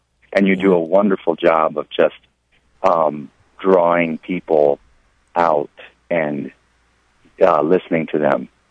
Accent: Ann Arbor, Michigan, United States; Well, I grew up in Ann Arbor, Michigan, in a good parish, beautiful parish

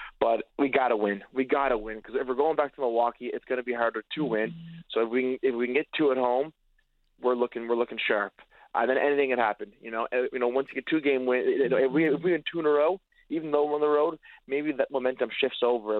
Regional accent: Canada; I'm Canadian

